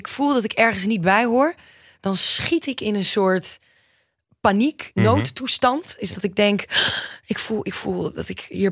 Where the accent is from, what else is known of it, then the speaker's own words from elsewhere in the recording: Manderveen, Overijssel, Netherlands; also born or lived in Deventer; En toen verhuisden we dus naar Manderveen. Naar dat hele kleine dorpje.